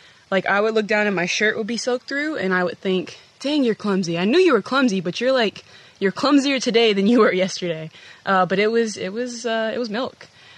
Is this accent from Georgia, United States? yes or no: yes; Georgia, United States; So I'm from Georgia. I'm 24 years old. And I play basketball.